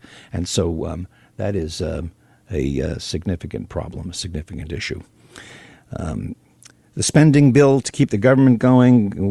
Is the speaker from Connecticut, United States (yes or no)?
no; New York, United States; When I grew up in New York and the Northeast.